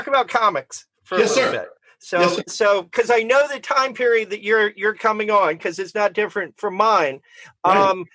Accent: Richmond, Virginia, United States; And I grew up in Richmond, Virginia, where those statues

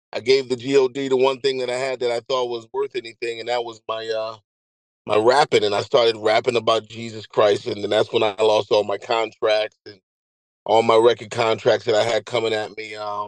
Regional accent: Hartford, Connecticut, United States; Okay, so I'm from Hartford, Connecticut originally. I came up in the 90s.

